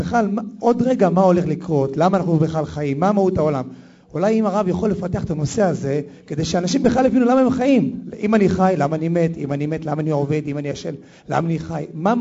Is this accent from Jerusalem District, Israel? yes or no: yes; Jerusalem, Jerusalem District, Israel; אני עובד במבשרת ציון, אני אברך מירושלים, בעל תשובה של 10 שנים.